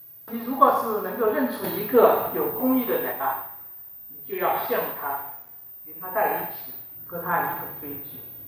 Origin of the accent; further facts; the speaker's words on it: China; 可代表是我们这些中国学生，包括我自己啊